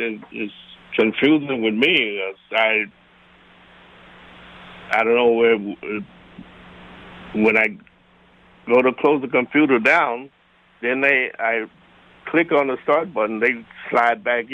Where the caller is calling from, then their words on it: Hartford, Connecticut, United States; Hartford.